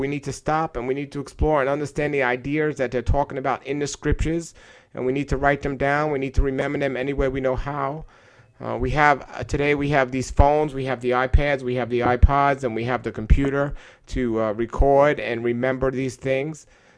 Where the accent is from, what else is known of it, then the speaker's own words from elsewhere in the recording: New York City, New York, United States; I grew up myself, I grew up an atheist in New York City, and I didn't know much about the scriptures